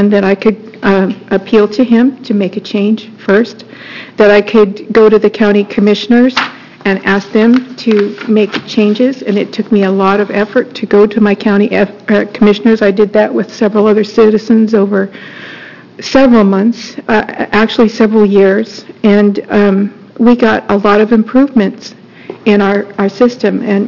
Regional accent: Gresham, Oregon, United States; from Gresham, Oregon.

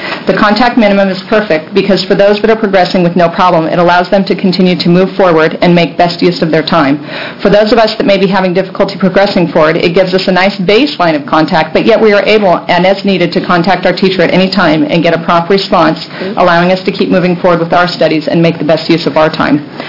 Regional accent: Canby, Oregon, United States; I'm from Canby, Oregon.

